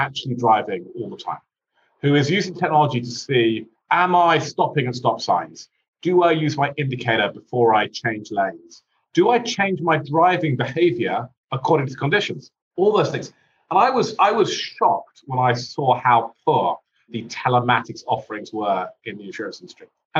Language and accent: English; United Kingdom; moved away as an adult; now in United States; So you may not be able to tell this from my accent, but I'm actually not American. I'm actually British, and I came to the US 3 years ago with a sports tech company.